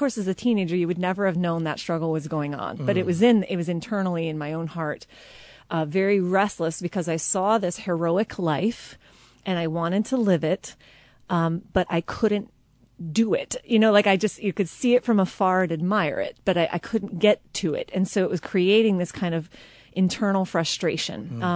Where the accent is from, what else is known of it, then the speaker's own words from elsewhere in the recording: Somerville, New Jersey, United States; Okay, so I am a native of New Jersey, born and raised in a small town called Somerville, right pretty much smack in the middle of the state.